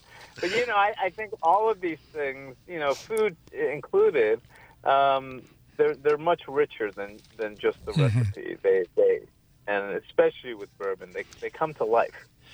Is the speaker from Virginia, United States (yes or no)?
no; Brooklyn, New York, United States; I was born in Brooklyn and lived in New York my whole life, and I never really left.